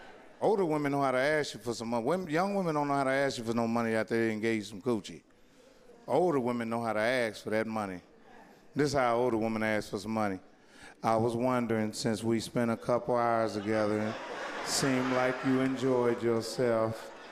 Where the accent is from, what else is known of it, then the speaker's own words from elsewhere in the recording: Indianapolis, Indiana, United States; Yeah, man, I grew up in Indianapolis, you know what I mean? Busting fire hydrants and shit. Going to free lunch programs at school 48.